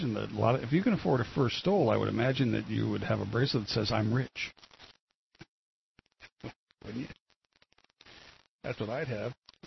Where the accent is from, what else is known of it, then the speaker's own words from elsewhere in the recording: Atascadero, California, United States; from Atascadero.